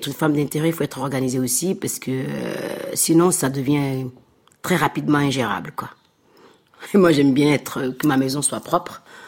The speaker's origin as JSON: {"language": "French", "town": "Cotonou", "region": "Littoral", "country": "Benin", "tie": "born or raised there", "said": "Ah oui, ça me rappelle la cour de Cotonou."}